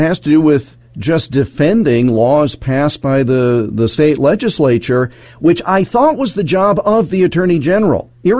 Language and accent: English; Iowa, United States; I want to tell you about a situation that we had in my home state of Iowa.